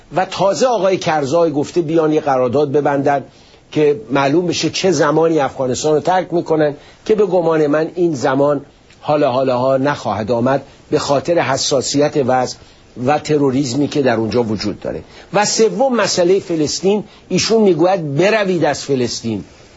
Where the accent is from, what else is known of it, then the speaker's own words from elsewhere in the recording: Iran; بنده به عنوان یک ایرانی واقعا احساس شرم میکنم